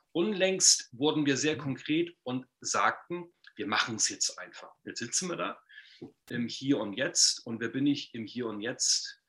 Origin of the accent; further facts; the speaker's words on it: Rendsburg, Schleswig-Holstein, Germany; Ich komme aus Rendsburg in Schleswig-Holstein.